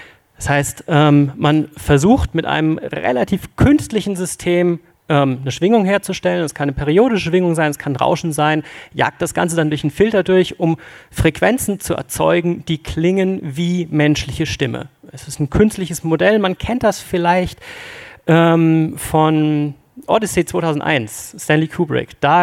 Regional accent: Hamburg, Germany; Wie man an meinem Moin schon hört, komme ich aus Hamburg

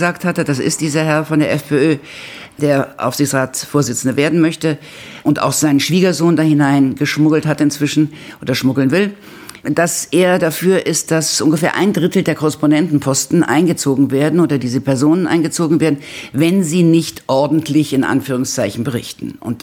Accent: Berlin, Germany; moved away as an adult; now in Vienna, Austria; ich stamme aus Berlin, lebe allerdings schon seit Anfang der 70er Jahre in Wien. Als Studentin bin ich gekommen für ost-südosteuropäische Geschichte, bin typisch hängen geblieben

